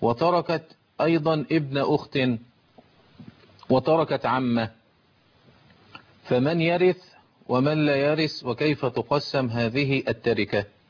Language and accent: Arabic; Egypt; بمذهب أهل القرابة المعمول به عندنا في مصر